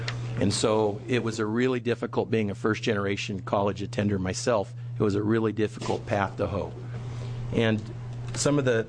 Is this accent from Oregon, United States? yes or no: yes; Dallas, Oregon, United States; I'm from Dallas, Oregon.